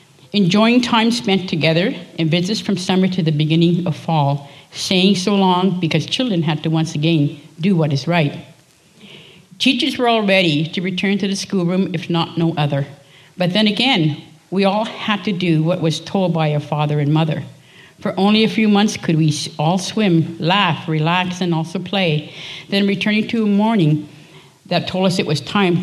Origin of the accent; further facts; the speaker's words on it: Ontario, Canada; First of all, I'm from Ontario, Canada. And I grew up in the area where Bev's family had a camp. And I'm come from a family of 12 children.